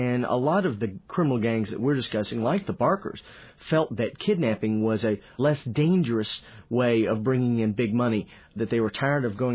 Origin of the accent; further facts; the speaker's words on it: Texas, United States; Looks like I'm originally from Texas